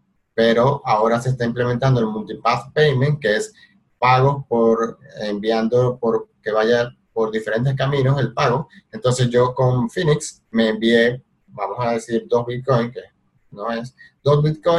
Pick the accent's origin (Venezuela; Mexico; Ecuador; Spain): Venezuela; now in Argentina; Más yo que vengo de Venezuela y está ese desastre monetario, y vengo por Argentina y hay un desastre monetario acá.